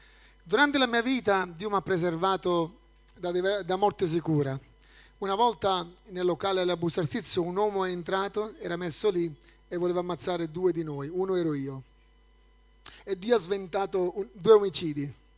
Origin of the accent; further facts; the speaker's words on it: Sicily, Italy; now in Busto Arsizio, Italy; saluti dalla chiesa di Bustarsizio, è in provincia di Varese, sono molto a nord, benché io venga dal sud. Sono siciliano, profondo sud. Ma come dico, io vengo da Gela del nord, perché anche lì c'è una grossa comunità di gelesi.